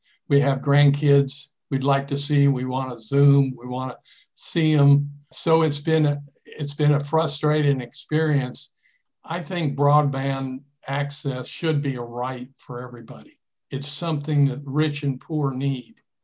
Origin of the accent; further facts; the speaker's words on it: Tallahassee, Florida, United States; I'm from Tallahassee, Florida, and my internet is sporadic.